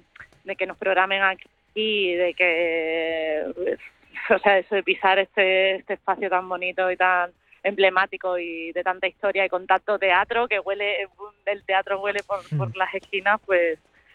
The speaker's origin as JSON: {"language": "Spanish", "town": "Granada", "region": "Andalusia", "country": "Spain", "lives_now": "Madrid, Spain", "said": "yo soy de Granada, pero vivimos todas en Madrid"}